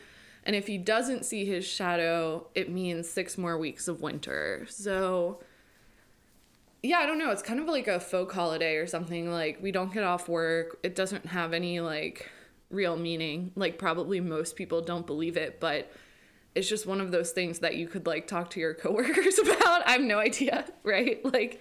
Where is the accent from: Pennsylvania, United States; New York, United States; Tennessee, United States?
Pennsylvania, United States; I'm from Pennsylvania, which is where the groundhog is located, right?